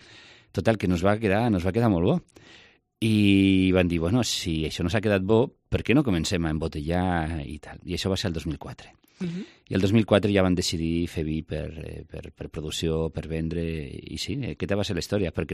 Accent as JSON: {"language": "Catalan", "town": "Bellmunt del Priorat", "region": "Catalonia", "country": "Spain", "tie": "born or raised there", "said": "al meu poble, a Bellmunt del Priorat"}